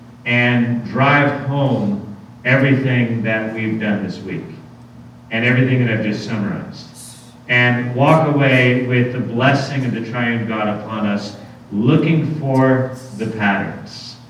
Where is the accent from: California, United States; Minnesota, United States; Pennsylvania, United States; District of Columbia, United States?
California, United States; Huntington Beach; because I grew up in Huntington Beach, about 20 minutes away